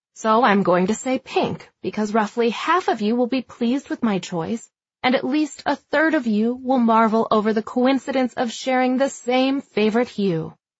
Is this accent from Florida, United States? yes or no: no; Atlanta, Georgia, United States; Hello, boys and girls … I grew up right here in Atlanta and graduated from the University of Georgia.